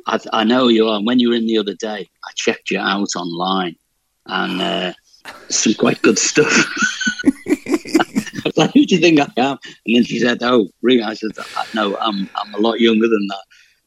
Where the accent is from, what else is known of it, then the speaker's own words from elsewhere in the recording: Liverpool, North West England, United Kingdom; accent: Scouse; you're from Liverpool, you sound like … And so I think my accent must be like … accents. But it's not really a modern Scouse accent.